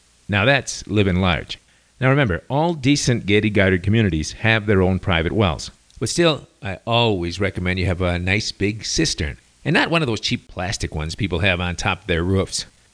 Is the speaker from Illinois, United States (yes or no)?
yes; Chicago, Illinois, United States; I'm from Chicago, and I've seen enough snow and ice to last me 6 lifetimes.